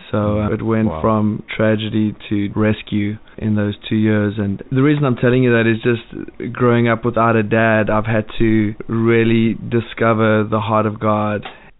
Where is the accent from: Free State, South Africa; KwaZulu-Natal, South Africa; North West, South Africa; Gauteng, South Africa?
Free State, South Africa; Bothaville; born or raised there